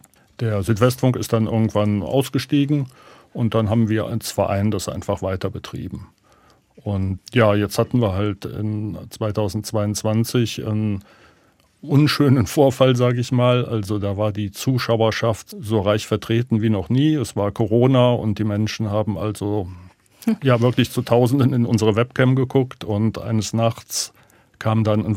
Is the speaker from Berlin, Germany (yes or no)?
no; Bonn, North Rhine-Westphalia, Germany; ich komme aus Bonn und die Eifel ist dann nicht weit.